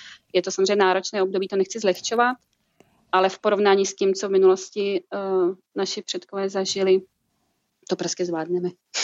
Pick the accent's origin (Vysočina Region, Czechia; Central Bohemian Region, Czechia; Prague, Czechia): Central Bohemian Region, Czechia; Mělník; pocházím z Mělníka za prvé, takže ty kořeny tam jsou jasné